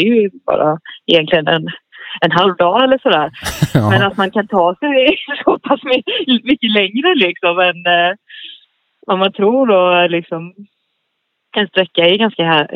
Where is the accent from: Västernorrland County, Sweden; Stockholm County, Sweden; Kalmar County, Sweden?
Kalmar County, Sweden; Kalmar; Ja, alltså jag är uppvuxen i Kalmar